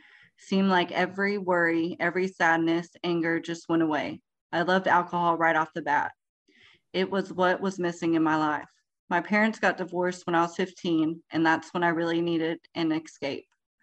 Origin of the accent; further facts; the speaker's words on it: Eden, Oklahoma, United States; born there; I was born in Eden, Oklahoma, and I just always remember being in that environment.